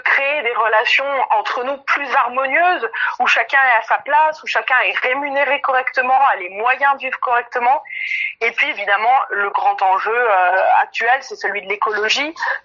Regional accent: France; Nous, quand on vient de France

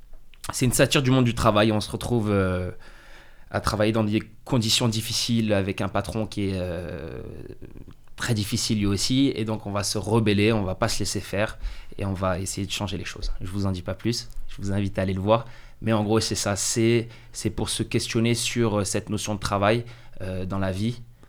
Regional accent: England, United Kingdom; je suis anglais en fait, ma mère est anglaise

